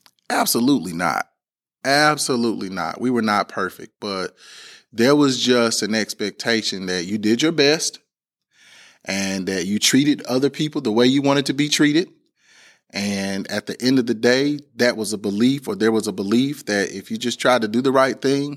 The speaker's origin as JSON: {"language": "English", "town": "Orem", "region": "Ohio", "country": "United States", "tie": "born or raised there", "said": "I'm a proud product of a public school there in my hometown. It's a little rural town. It's called Orem. But the neighboring municipality or town was Proctorville."}